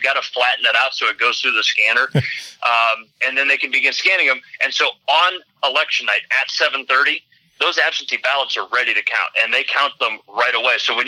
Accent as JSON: {"language": "English", "region": "Ohio", "country": "United States", "said": "so she's a Democrat from Michigan, I'm a Republican from Ohio."}